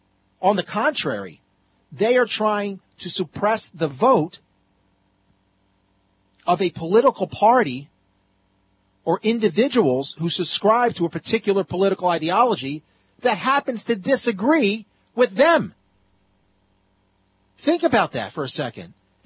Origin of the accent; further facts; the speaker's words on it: Pennsylvania, United States; And in my home state of Pennsylvania, they looked at the data and they saw that minorities tend to vote early voting.